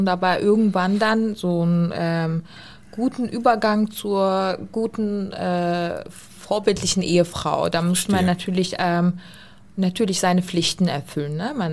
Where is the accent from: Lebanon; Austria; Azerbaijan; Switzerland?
Azerbaijan; now in Germany; also zum Beispiel gehört Aserbaidschan natürlich auch dazu, aber mittlerweile fühle ich mich auch in Florida wohl.